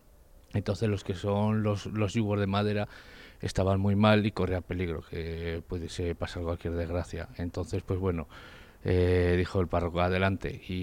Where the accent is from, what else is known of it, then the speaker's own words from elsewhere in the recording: Cellas, Aragon, Spain; somos de las Cellas de toda la vida.